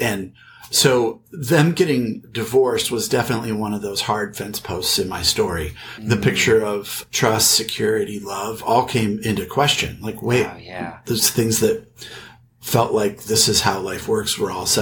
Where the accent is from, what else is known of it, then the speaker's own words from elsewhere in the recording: Washington, United States; born there; I was born out in the Northwest, just outside of Seattle. My family's from Minnesota, but have moved out there for work.